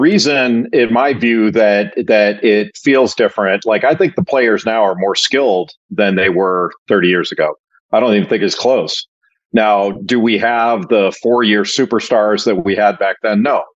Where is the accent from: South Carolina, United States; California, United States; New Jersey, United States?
California, United States; Los Angeles; but I grew up in Los Angeles.